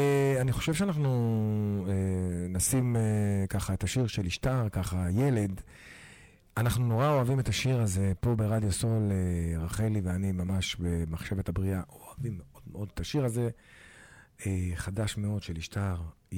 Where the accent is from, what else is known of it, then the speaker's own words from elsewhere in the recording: Morocco; כמו שאת מבינה, אני מרוקאי.